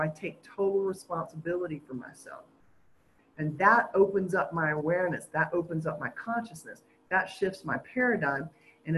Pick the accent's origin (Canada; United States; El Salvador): United States; moved away; I come from the States where you got to pick up after yourself.